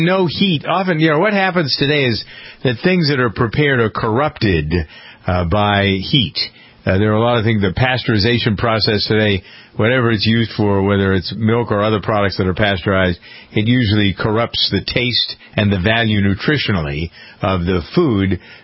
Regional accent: Framingham, Massachusetts, United States; Framingham, Massachusetts, yeah.

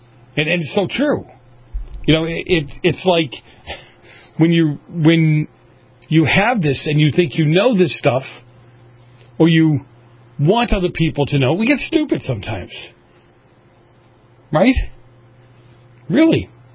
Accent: Boston, Massachusetts, United States; Many of you know I grew up in Boston

